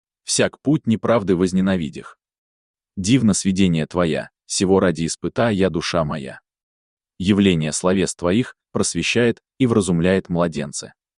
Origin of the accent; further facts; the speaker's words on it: Altai Krai, Russia; Летом 2002 года я оказалась у себя на родине, в Алтайском крае.